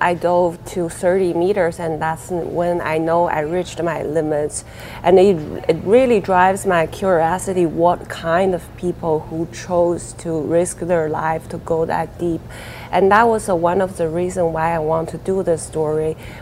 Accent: China; now in North America; And I saw that was really important coming from, we're both coming from China, an immigrant to North America.

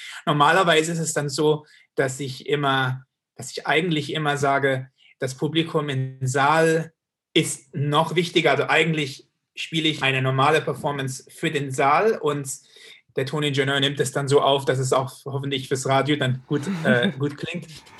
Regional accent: Germany; also born or lived in United States; dass ich ja viele Jahre in Amerika immer der deutsche Geiger war, der dort auftrat

